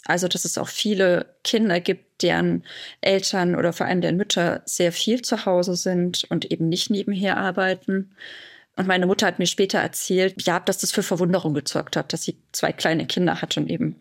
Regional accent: Bavaria, Germany; Also ich verstehe mich auch als Thüringerin, die halt hier in Oberfranken aufgewachsen ist und mittlerweile auch lebt und arbeitet.

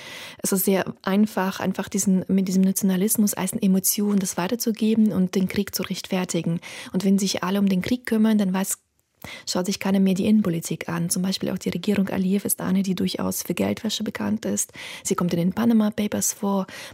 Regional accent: Azerbaijan; Ich bin in Aserbaidschan geboren worden und ich bin mitten im Kaukasuskrieg aufgewachsen.

